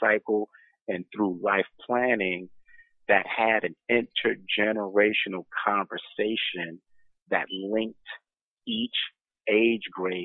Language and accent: English; New York, United States; now in Baltimore, United States; I'm very familiar, Brother Najee, with Blue Nile. I'm originally from New York.